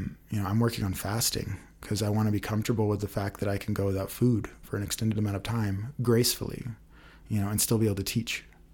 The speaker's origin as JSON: {"language": "English", "region": "Tennessee", "country": "United States", "tie": "born there", "also_born_or_lived": "Nashville / Colorado / Hawaii", "said": "I was born in Tennessee. I lived in Nashville, and then we moved from there to Colorado, and I moved. We lived in Fort Collins for a little bit"}